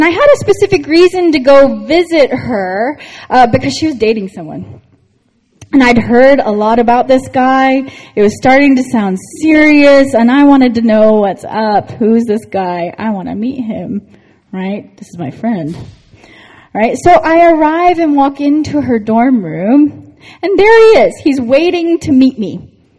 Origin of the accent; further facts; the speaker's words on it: East Coast, United States; I grew up on the East Coast. We grew up on the East Coast.